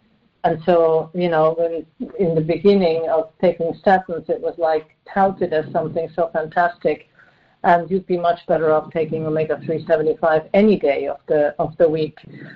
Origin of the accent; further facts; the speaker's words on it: Switzerland; fresh fish was only available when you actually fished it from the lake when I was growing up in Switzerland.